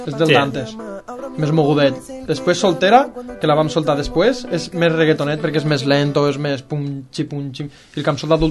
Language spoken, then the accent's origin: Catalan; Roquetes, Catalonia, Spain; som de Roquetes, ja fa uns anyets que fa que estem en la música